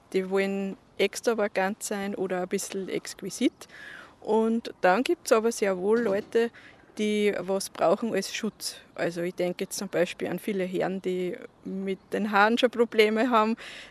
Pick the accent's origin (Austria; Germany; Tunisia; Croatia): Austria; Ich mache so Blütenkränzchen auch, die auch die Bräute verwenden oder bei uns in Österreich zur Tracht zu diesen trachtigen Outfits dann.